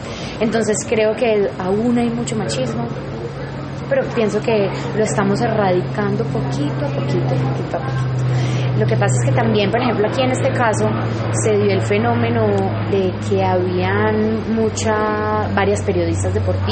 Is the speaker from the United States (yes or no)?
yes; United States; born there; Nací en Estados Unidos, entonces viví mis primeros años en Estados Unidos